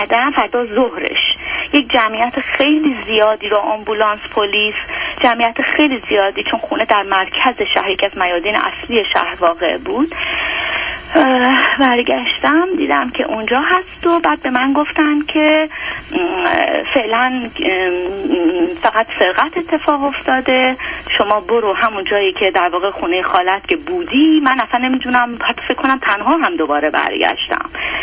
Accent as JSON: {"language": "Persian", "region": "Khuzestan", "country": "Iran", "tie": "born or raised there", "said": "من تمام 8 سال جنگ رو در خوزستان بودم"}